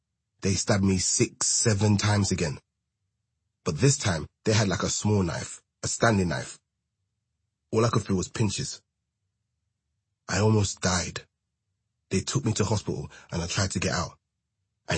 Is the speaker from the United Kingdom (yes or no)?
yes; Bow, London, United Kingdom; I'm from East London. I'm from Bow. But I was never just in Bow. I went all around.